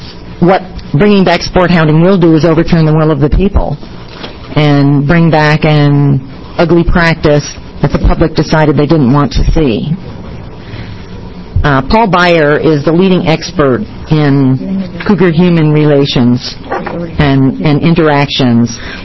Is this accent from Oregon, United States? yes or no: yes; Oregon, United States; I'm from Jackson County. I live in Applegate, a very rural area of Jackson County.